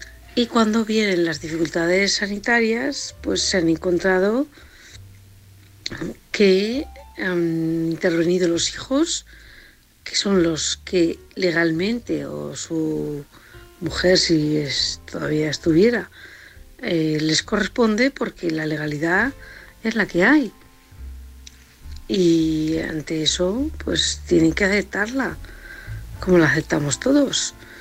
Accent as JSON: {"language": "Spanish", "town": "Valencia", "region": "Valencian Community", "country": "Spain", "said": "de Valencia."}